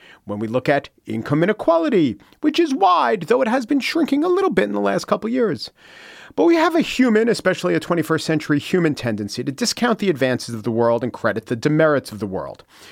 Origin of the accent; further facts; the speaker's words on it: United States; but since I am an American, I think about America